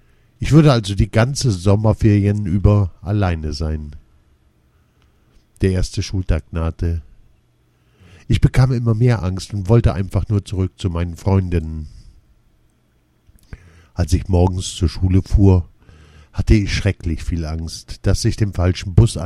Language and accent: German; Lauenförden, Lower Saxony, Germany; now in Essen, Germany; Ich wurde zwar in Essen geboren, bin aber mit meiner Mutter, als ich knapp 3 Jahre alt war, in ein Dorf in Niedersachsen gezogen. Vor einem Jahr sind wir jedoch wieder zurückgekehrt, weil sich meine Mutter von meinem Stiefvater getrennt hat und in Lauenförden, der Ort, in dem wir gelebt haben